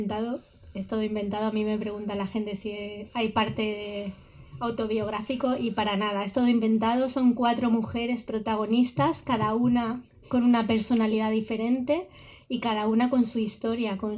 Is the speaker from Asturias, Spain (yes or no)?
no; Villajoyosa, Valencian Community, Spain; De la Vila Joyosa. En Alacant.